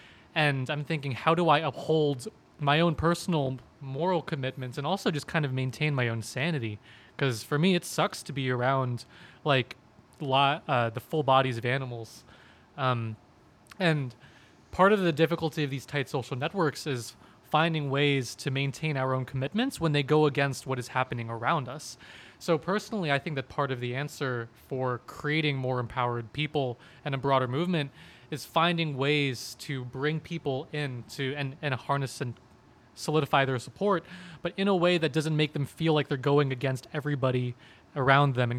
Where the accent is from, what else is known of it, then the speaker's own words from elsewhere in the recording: Philippines; I'm Filipino, I recently went back to my home country of the Philippines